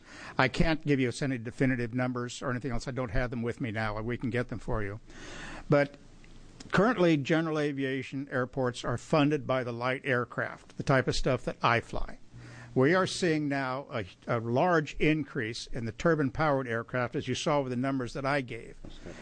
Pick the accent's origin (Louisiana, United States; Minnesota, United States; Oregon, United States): Oregon, United States; Grants Pass; I was raised in Grants Pass. I'd love to get back to Grants Pass, but our family and our grandkids are in Portland.